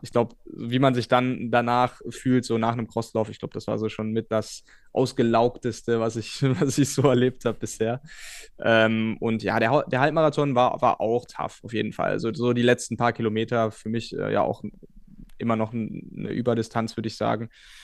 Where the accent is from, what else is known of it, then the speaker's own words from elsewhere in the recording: Bergisch Gladbach, North Rhine-Westphalia, Germany; also born or lived in Cologne; also auch nicht weit von meiner Heimat in Köln, beziehungsweise Bergisch Gladbach.